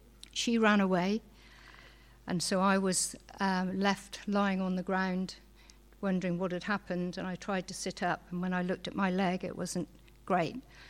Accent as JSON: {"language": "English", "town": "Midsomer Norton", "region": "South West England", "country": "United Kingdom", "tie": "born or raised there", "said": "I was born and brought up in Midsummer Norton with my mum and dad and two brothers."}